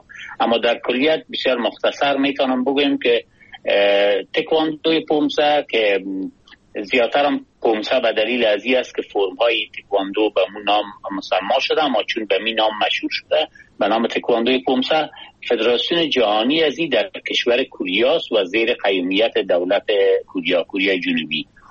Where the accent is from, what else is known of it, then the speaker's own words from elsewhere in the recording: Kabul, Afghanistan; born there; ما دقیقاً 56 سال پیش در یک خانواده فرهنگی در کابل زاده شدیم